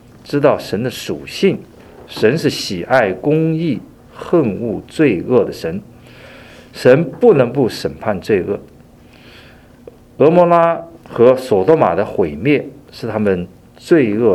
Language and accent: Chinese; China; 那么我们中国人有句古话说，工欲善其事，必先利其器。